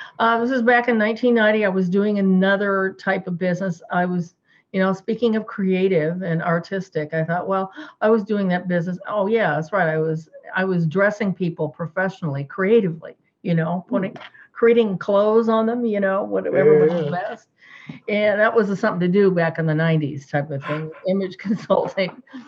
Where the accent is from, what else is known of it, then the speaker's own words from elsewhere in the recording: Seattle, Washington, United States; I am too, being a Pisces, born and raised in Seattle. It's a perfect place for somebody who's a seagoing person to live and to have their life. So I would never move from here.